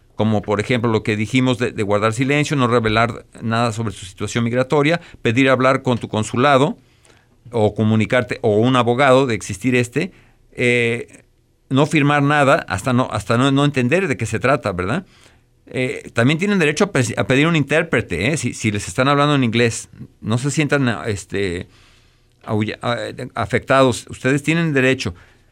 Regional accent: Mexico; Y le quiero decir que todos somos mexicanos.

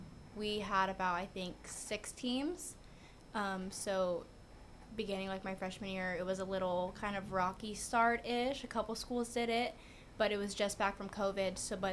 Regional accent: Antioch, California, United States; So I'm from Antioch, California, which is up north a little bit, about 2 hours away.

